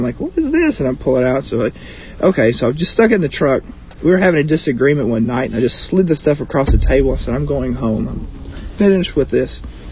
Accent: Santa Fe, Texas, United States; I'm from Santa Fe, Texas.

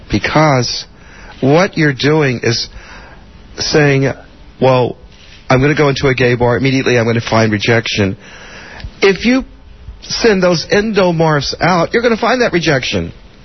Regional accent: Laramie, Wyoming, United States; I'm from Laramie, Wyoming

